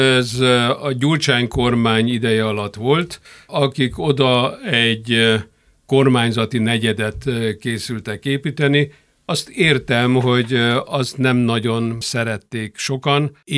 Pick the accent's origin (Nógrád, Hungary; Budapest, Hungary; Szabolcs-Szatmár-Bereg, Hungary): Budapest, Hungary; a Liget mellett születtem, ott voltam gyerek.